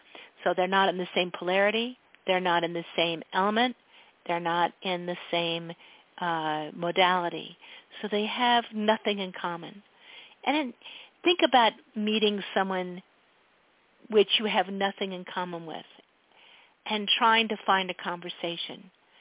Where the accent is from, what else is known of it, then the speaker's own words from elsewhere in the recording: Philadelphia, Pennsylvania, United States; Because I am also from Philadelphia.